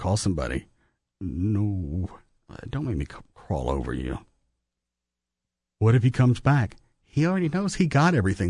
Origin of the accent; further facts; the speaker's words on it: Dallas, Texas, United States; born there; I was born in Dallas, and I've never been robbed.